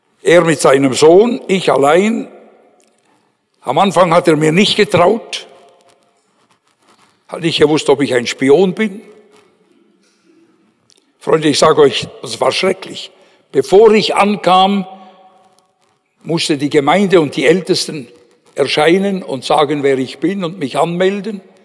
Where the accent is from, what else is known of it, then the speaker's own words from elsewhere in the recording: Switzerland; Ich sage euch, ich als Schweizer jetzt da, ne?